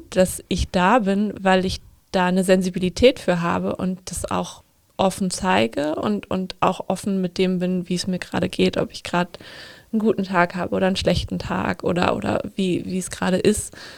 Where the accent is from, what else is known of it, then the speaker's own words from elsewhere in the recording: Northern Germany, Germany; Ich komme ja aus Norddeutschland